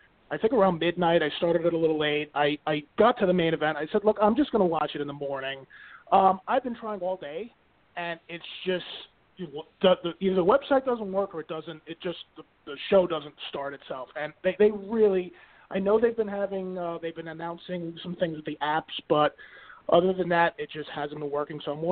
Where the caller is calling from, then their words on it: New York, United States; from New York, .net member.